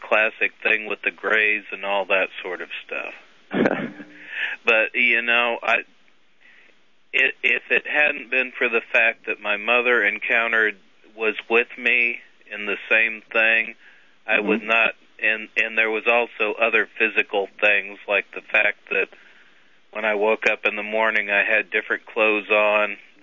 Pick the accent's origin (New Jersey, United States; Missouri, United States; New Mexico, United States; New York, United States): New Mexico, United States; Albuquerque; born there; I was born in Albuquerque, and my grandfather worked at the Air Force base there.